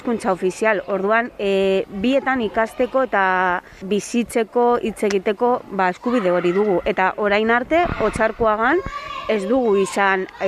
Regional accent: Basque Country, Spain; Guk ijituak bezala ere euskaldunak gara eta horrela sentitzen gara. Ijitu euskaldunak eta euskara gurea bezala sentitzen dugu.

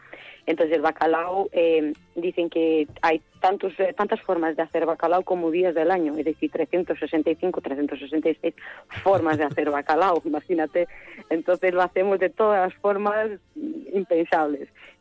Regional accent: Macedo de Cavaleiros, Bragança District, Portugal; born there; Spanish is a second language; Sí, yo he nacido en una ciudad que se llama Macedo de Cavaleiros, que es la provincia Estras dos Montes, que es eso, en el monte ahí muy arribita de donde estamos entre Zamora, Alcañices y Orense.

